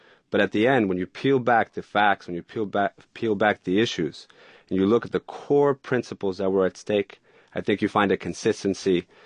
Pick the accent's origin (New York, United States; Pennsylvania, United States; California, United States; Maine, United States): New York, United States; Bronx; You know, I grew up in the Bronx, and at one point in the 70s, when you saw crime, when you saw drugs, it was not an easy experience